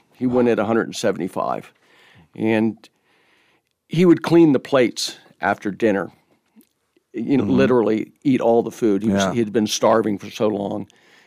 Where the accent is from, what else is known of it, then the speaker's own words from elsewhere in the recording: Maryland, United States; also born or lived in Washington, D.C. suburbs; I grew up near the Chesapeake Bay. In southern Maryland, and then in the Washington, D.C. suburbs, and went to college in Virginia at the Virginia Military Institute.